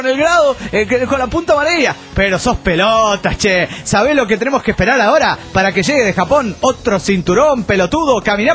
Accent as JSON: {"language": "Spanish", "country": "Mexico", "said": "de México."}